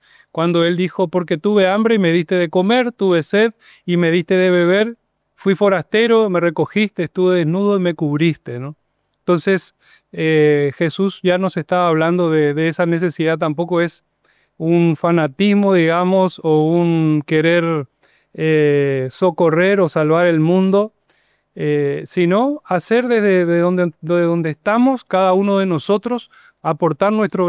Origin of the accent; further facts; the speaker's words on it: Montevideo, Uruguay; moved away as an adult; now in Paraguay; soy uruguayo de Montevideo y allá por el 2002 vine a hacer un voluntariado, a trabajar en Coronel Oviedo con niños trabajadores de la calle, un voluntariado y ahí encontré para mi media naranja paraguaya y una preciosa mujer paraguaya con quien estoy casado ya más de 20 años.